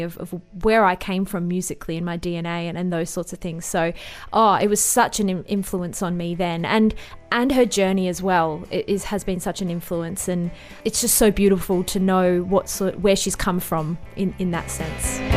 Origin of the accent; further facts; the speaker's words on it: Morriston, Wales, United Kingdom; So I grew up in Morriston, which is called Trefores in Welsh